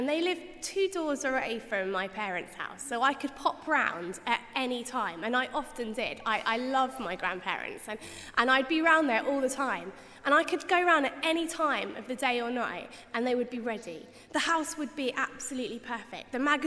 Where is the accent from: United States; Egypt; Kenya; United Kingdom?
United Kingdom; Ipswich, East of England; now in London, United Kingdom; One of the joys of living in London, I'm originally from Ipswich